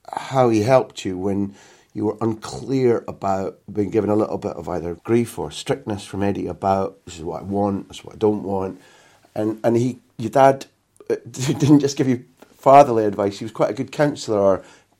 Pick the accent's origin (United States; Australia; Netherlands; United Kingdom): United Kingdom; Aberdeen, Scotland; I think it's to do with growing up in Aberdeen.